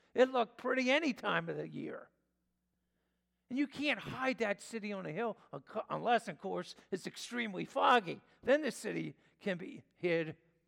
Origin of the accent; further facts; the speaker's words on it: Telford, Pennsylvania, United States; I didn't grow up in Philadelphia, grew up in the Philadelphia area. When I grew up in Telford was nowhere close to being called a suburb. It was country, but that changed.